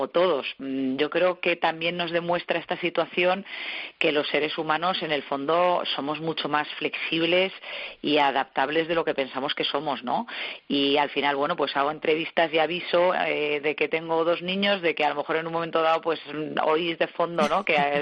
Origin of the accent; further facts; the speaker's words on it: Spain; también como españoles, ¿no?, tenemos que sentirnos orgullosos